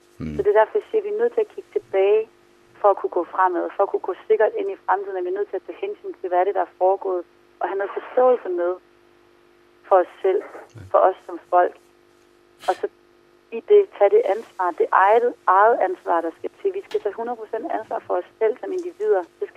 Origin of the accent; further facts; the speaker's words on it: North Greenland, Greenland; det her har jo altid været mit hjem. Altså, jeg er født og opvokset i Nordgrønland, og jeg har altid vokset op med den her kultur og det her land